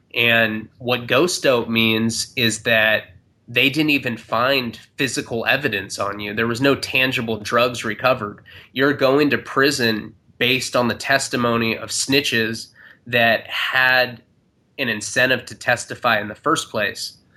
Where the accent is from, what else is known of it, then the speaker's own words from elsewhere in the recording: Santa Barbara, California, United States; I'm from Santa Barbara, California, which is a small beach town on the coast.